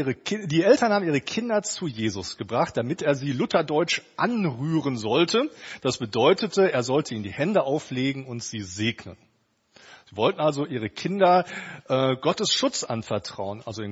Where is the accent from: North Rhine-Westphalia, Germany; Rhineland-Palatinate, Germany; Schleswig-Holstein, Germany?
North Rhine-Westphalia, Germany; Kierspe; die Frau, Corinna, die stammt aus Halver, das ist nur 10 Kilometer von Kirspe, von meiner Heimatstadt entfernt.